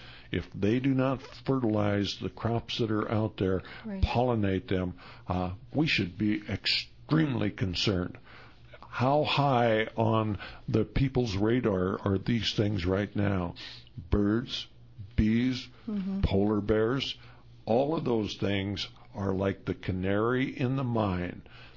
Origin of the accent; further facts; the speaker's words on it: Montana, United States; You know, I was raised in Montana, and when I was a kid, we had hundreds of thousands of magpies.